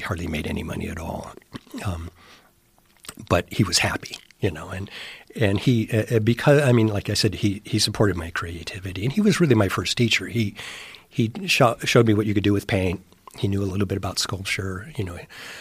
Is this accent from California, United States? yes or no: yes; Covina, California, United States; I grew up in Covina, which is east of, you know, L.A., like 30 or 40 miles, and there wasn't anything film related out there.